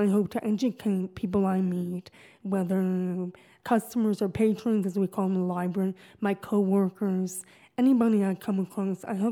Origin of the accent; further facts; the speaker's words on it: Oyster Bay, New York, United States; I worked as a librarian in my hometown of Oyster Bay right out of college.